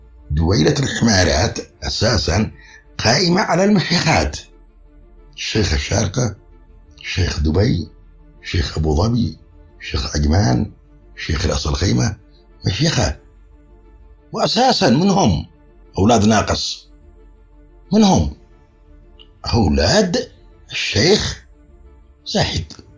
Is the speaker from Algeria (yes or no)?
no; Yemen; عندنا في اليمن بالذات التركيبة القبلية لها دور كبير جدا